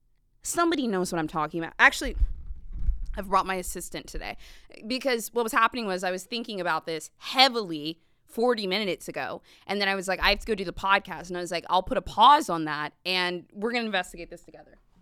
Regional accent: Virginia, United States; I'm from Virginia.

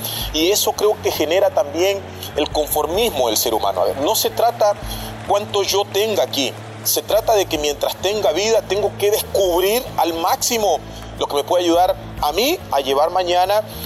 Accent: Ecuador; hoy como representante de los y las futbolistas en mi país, como lo es el gremio de los futbolistas ecuatorianos

